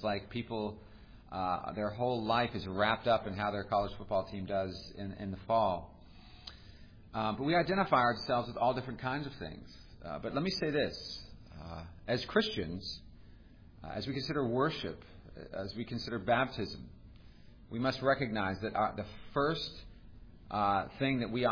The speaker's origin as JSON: {"language": "English", "region": "California", "country": "United States", "tie": "born or raised there", "lives_now": "Charleston, United States", "said": "I grew up in California. I was converted at Clemson University in South Carolina. I feel like a South Carolinian. I married a South Carolina girl, hence that's where I'm living now, in Charleston."}